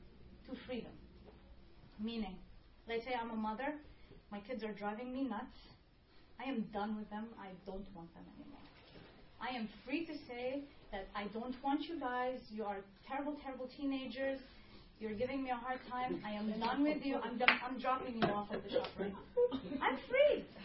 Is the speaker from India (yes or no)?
no; Egypt; now in United States; Even though I am born Egyptian and I'm now American, I did not have free will to be born to a country. Maybe I wanted to be English or Finnish or Russian, but I was born Egyptian, right? Now, since I lived in Egypt and I grew up in that country